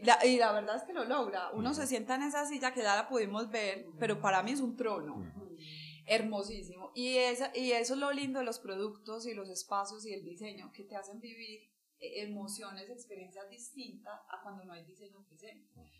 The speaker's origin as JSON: {"language": "Spanish", "town": "Medellín", "region": "Antioquia", "country": "Colombia", "tie": "born or raised there", "said": "yo crecí en la Comuna 13"}